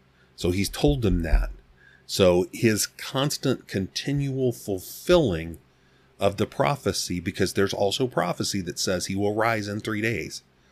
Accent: Arizona, United States; I grew up out here in Arizona.

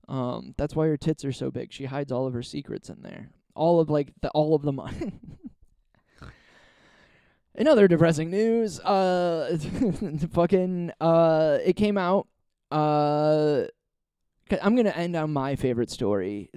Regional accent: United States; And I live in America. I'm an American.

